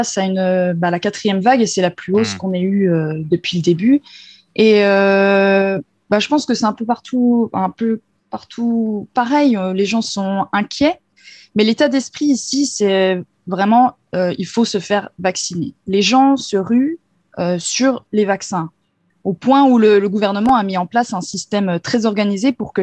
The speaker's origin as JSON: {"language": "French", "town": "Dole", "region": "Bourgogne-Franche-Comté", "country": "France", "said": "Je viens du Jura, de la Franche-Comté."}